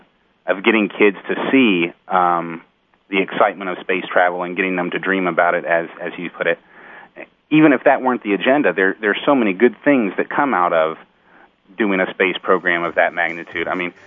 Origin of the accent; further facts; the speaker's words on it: Kentucky, United States; the school system where I grew up in Kentucky, at least, we didn't focus on them a lot again until the Challenger accident.